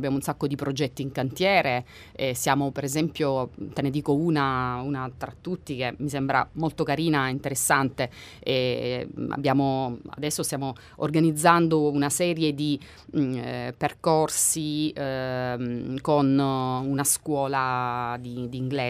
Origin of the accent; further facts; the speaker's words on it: Apulia, Italy; Io sono salentina